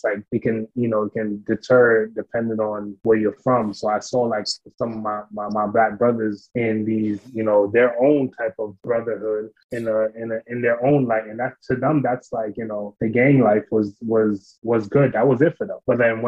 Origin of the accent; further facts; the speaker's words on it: Brooklyn, New York, United States; Like I came from Brooklyn, I started from Brooklyn